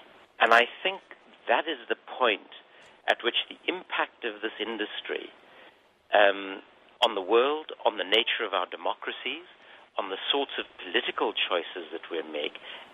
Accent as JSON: {"language": "English", "country": "South Africa", "tie": "born or raised there", "said": "I grew up in South Africa, and I joined the African National Congress, the party of Nelson Mandela, in my late teens when it was still a banned organization during the apartheid years in South Africa."}